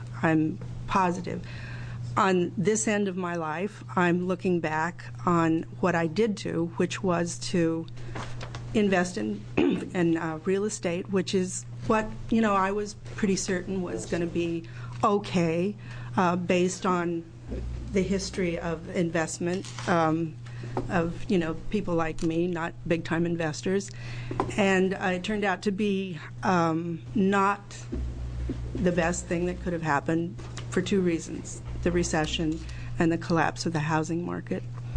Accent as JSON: {"language": "English", "town": "Eugene", "region": "Oregon", "country": "United States", "said": "I'm from Eugene, Oregon."}